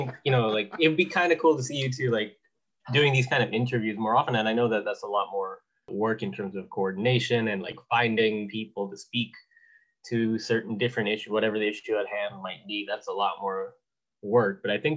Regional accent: Abbotsford, British Columbia, Canada; is a pop artist from my hometown of Abbotsford, which is a small town in mentality

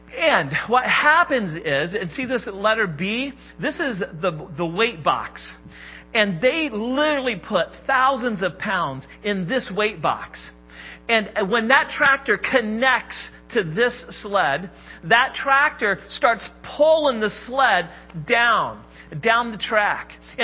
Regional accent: Modoc, Indiana, United States; You know, many of you I know that I grew up in Modoc, Indiana, middle of nowhere. Modoc has a population of like 200 people when I lived near there.

